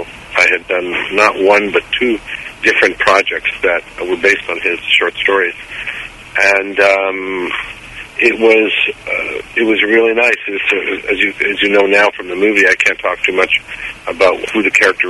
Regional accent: Canada; Also because I'm Canadian originally, and it was Canadian.

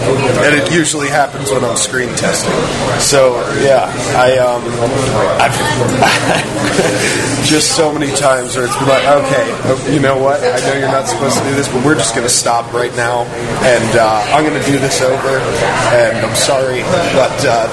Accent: New York, United States; I mean, yeah, I'm from New York, so I have like a theater background.

